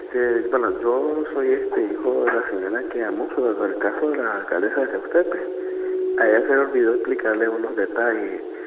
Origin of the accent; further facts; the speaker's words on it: Managua, Nicaragua; Nosotros somos de aquí, de Managua.